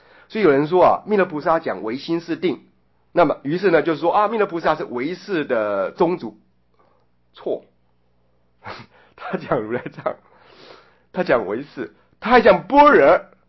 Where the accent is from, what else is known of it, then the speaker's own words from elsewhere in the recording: Taiwan; 我们台湾人